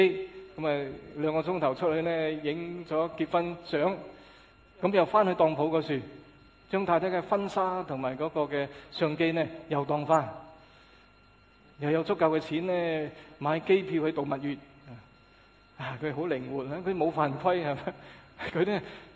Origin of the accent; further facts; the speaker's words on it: China; 我们中国人呢经常说自己散沙一盘